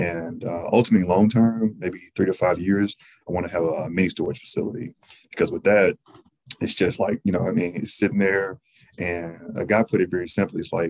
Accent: Mississippi, United States; And I'm from Mississippi, so it's a very rural state.

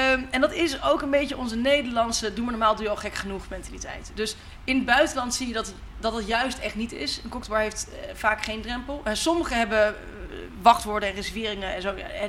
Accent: Breda, North Brabant, Netherlands; moved away as an adult; now in Amsterdam, Netherlands; ik kom oorspronkelijk uit Breda, de parel van het zuiden. En uiteindelijk naar Amsterdam verhuisd voor mijn studie.

